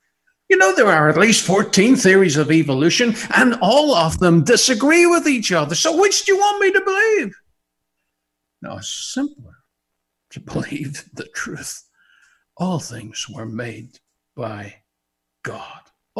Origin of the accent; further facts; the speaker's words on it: Maghera, Northern Ireland, United Kingdom; I was born and raised in Northern Ireland, in a little place called Mahara.